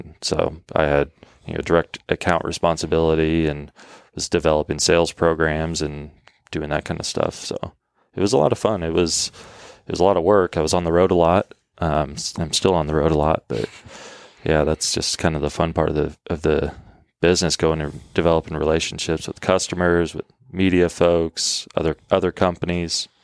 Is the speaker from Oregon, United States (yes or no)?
yes; Oregon, United States; But then, you know, growing up in Oregon, that's not like growing up in Texas.